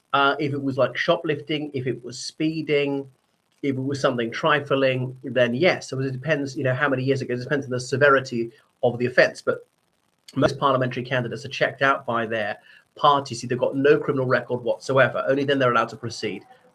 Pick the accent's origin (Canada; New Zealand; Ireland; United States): Ireland; from Ireland.